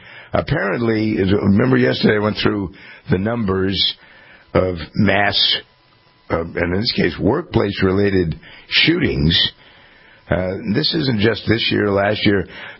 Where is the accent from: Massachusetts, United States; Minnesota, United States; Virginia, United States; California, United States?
Massachusetts, United States; Framingham; We have actually a couple of them here in my hometown, Framingham.